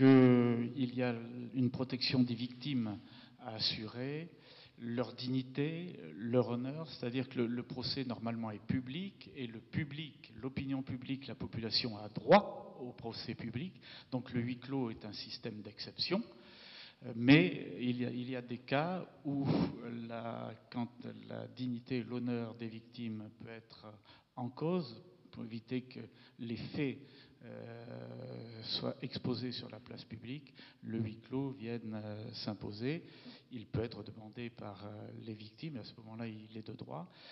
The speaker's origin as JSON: {"language": "French", "town": "Clermont-Ferrand", "region": "Auvergne-Rhône-Alpes", "country": "France", "tie": "born or raised there", "said": "de ma ville natale, Clermont-Ferrand"}